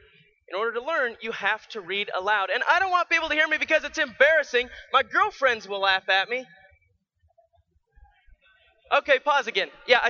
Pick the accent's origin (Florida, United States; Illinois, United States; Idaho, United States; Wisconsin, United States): Idaho, United States; In fact, I grew up in the number one potato county. My hometown's got the Idaho Potato Museum